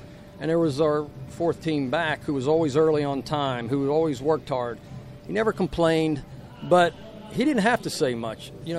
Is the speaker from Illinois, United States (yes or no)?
no; Uniontown, Pennsylvania, United States; Well, I always say, thank God for Western Pennsylvania education. You know, we grew up, we're from Uniontown, and we had woodshop